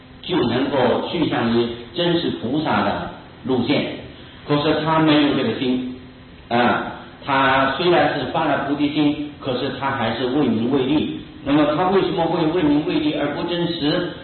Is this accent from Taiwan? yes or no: no; China; 惭愧在我们中国人的习惯里就称作羞耻